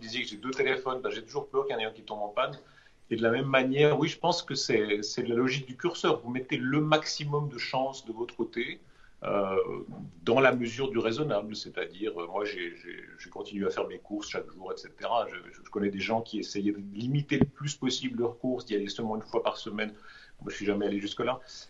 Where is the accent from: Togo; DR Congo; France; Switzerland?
Switzerland; même les plus critiques d'entre eux avaient forcément pas la même attitude que nous en Suisse, de loin, etc.